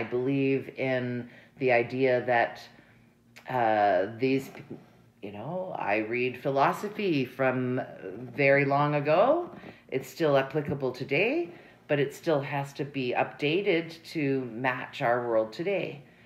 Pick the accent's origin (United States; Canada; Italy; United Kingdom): Canada; Now, I will say that I'm Canadian